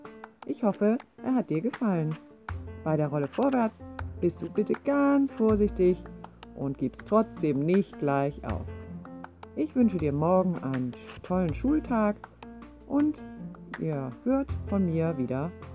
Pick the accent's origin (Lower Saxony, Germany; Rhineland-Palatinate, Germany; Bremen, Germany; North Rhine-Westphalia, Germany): Bremen, Germany; Da, wo ich herkomme, in Bremen, da heißt er Kalabums.